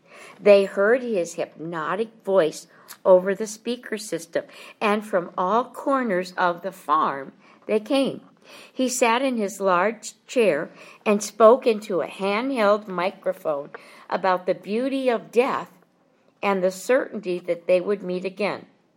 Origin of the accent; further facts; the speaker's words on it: Minnesota, United States; Now, I was from Minnesota, so Walter Mondale, a few generations back, was an important person in the government.